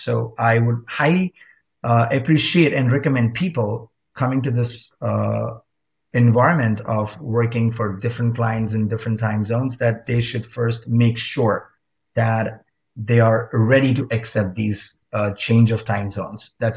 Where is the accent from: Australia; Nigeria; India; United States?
India; English is a second language; I personally know English, Hindi, and some regional languages of India, which is, of course, my mother tongue as well.